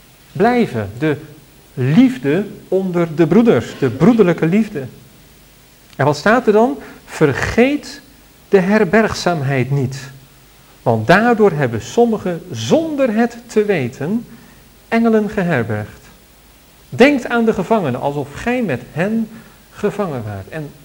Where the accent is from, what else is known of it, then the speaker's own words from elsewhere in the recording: Netherlands; En iets waarin wij ook als Nederlanders behoorlijk veranderd zijn.